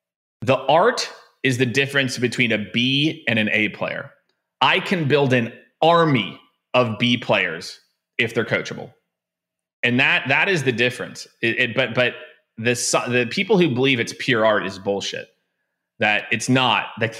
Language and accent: English; Kansas City, Missouri, United States; also born or lived in Tampa / Phoenix / San Francisco; now in New York, United States; I grew up in Kansas City. Go Chiefs, for those who don't know. And then moved to Tampa, then Phoenix for 5 years, San Francisco for 2.5, New York for 6.